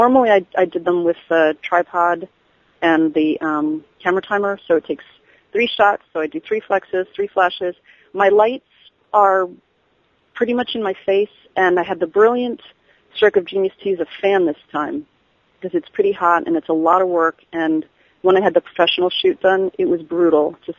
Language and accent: English; New York, United States; I know you wouldn't believe I grew up in New York.